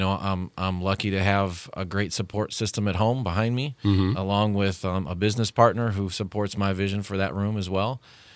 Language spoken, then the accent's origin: English; Hobart, Tasmania, Australia; here, and my roots are here, and this is where we're going to be.